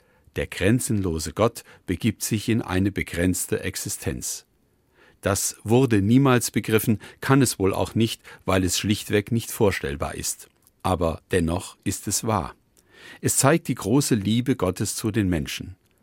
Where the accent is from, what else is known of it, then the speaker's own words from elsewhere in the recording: Fulda, Hesse, Germany; Ein solches begegnet mir, wenn ich zu Fuß in meiner Heimatstadt Fulda unterwegs bin.